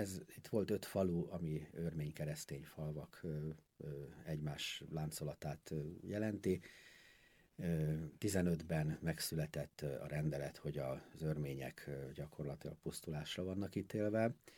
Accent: Hungary; Muszáj ezt vinnünk tovább, de úgy, hogy örményként azért igaz magyarként is itt élünk, és ez az otthonunk.

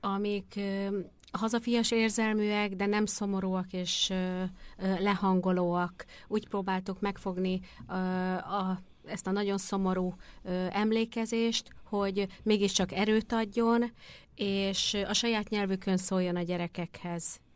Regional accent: Hungary; legyünk bátrak és büszkék arra, akik vagyunk, hogy magyarok vagyunk

